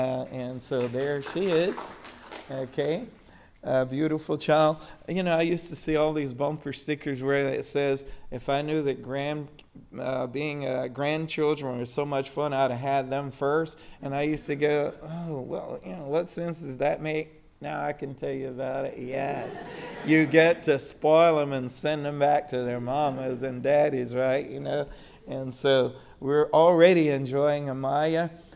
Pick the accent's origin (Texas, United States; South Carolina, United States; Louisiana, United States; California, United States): South Carolina, United States; I am from South Carolina. I may not sound like that anymore, but yes, South Carolina farm boy.